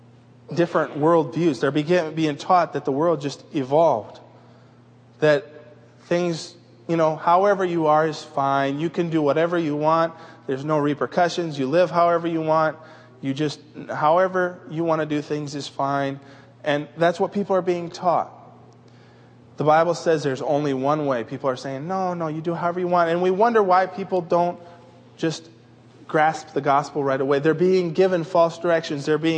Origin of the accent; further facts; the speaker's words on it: Japan; There were five boys I grew up with in Japan.